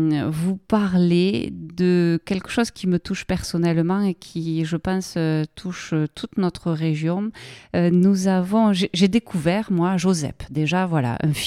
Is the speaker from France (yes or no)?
yes; Graulhet, Occitanie, France; Moi, j'ai grandi à Groyer. Groyer, c'est la quatrième ville du Tarn. C'est une ville qui s'est construite sur l'industrie du cuir.